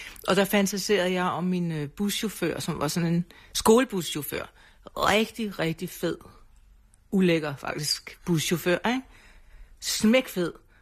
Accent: Græsted, Capital Region of Denmark, Denmark; på den anden side af Græsted, hvor jeg kommer fra

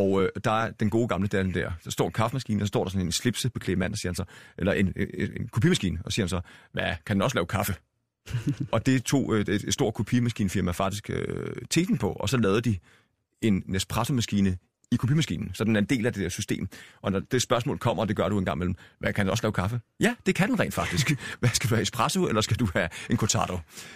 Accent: Thylejren, North Denmark Region, Denmark; der hvor jeg voksede op i Thylejren

